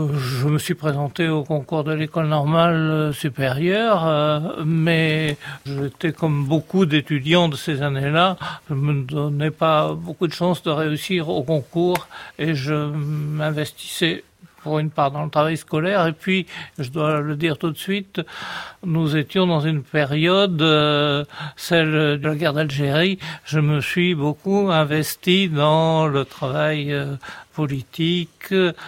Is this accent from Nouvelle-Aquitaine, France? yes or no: yes; Nouvelle-Aquitaine, France; born there; Je suis né en Gironde et j'ai toujours vécu dans le sud-ouest. J'ai longtemps vécu dans le sud-ouest. Après, j'ai fait mes études secondaires à Montauban et puis je suis arrivé en Hippocagne à Bordeaux